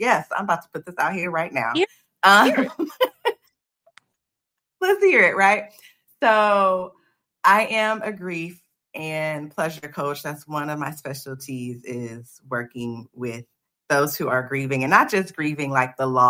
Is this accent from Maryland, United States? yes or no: no; Compton, California, United States; it reminded me of a park that me and my mom used to walk to all the time growing up in Compton.